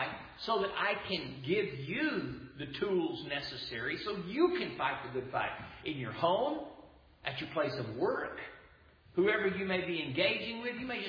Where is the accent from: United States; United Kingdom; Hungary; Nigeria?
United States; born there; Well, I am an American by birth, but I don't support the filthy crimes against God that they're committing.